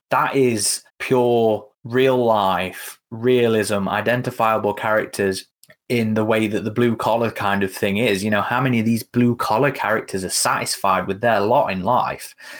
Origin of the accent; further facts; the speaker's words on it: Uruguay; English is a second language; Maybe it's because I'm from Uruguay, and the idea of growing up in a place where you know how far you can get